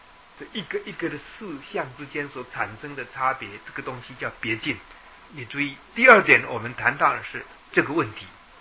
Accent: Yilan, Yilan County, Taiwan; now in Taipei, Taiwan; 我常常拿这个当比喻给人家讲，我是宜兰人，我要来台北的话，我下定决心，我那个时候要来台北

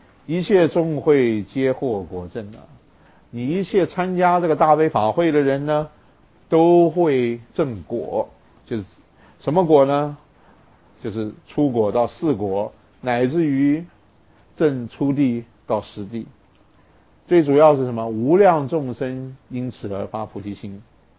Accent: China; 我们中国人喜欢简略哈

